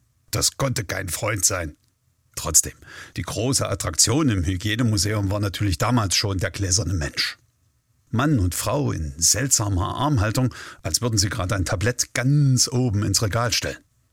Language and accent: German; Halle, Saxony-Anhalt, Germany; Ich meine, ich bin Hallenser und selbst unsere Klasse war dort.